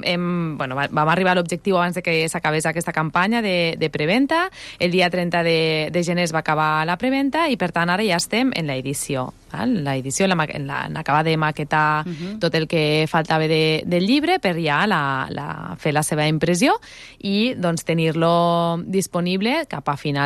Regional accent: Almenar, Catalonia, Spain; Jo vaig estar treballant a la biblioteca d'Almenar del meu poble durant uns anys

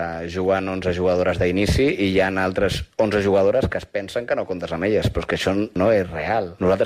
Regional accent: Barcelona, Catalonia, Spain; soc de Barcelona, llavors jugar un clàssic així per mi és algo super, super, super especial.

